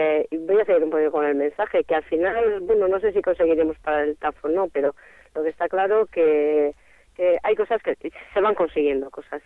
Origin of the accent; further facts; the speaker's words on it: Navarre, Spain; Pero yo como Navarra siempre para adelante, pues bueno, Euskal Herria siempre para adelante.